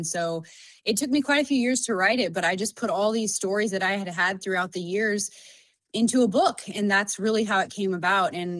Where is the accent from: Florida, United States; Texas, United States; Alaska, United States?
Alaska, United States; I grew up here in Alaska and fell in love with the sport of dog mushing at a young age of six